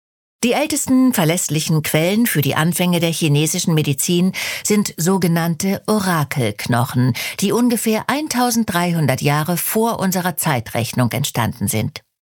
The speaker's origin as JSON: {"language": "German", "country": "Germany", "accent": "German", "said": "Ganz genau genommen sagt man Zhongji, aber ohne meinen deutschen Akzent."}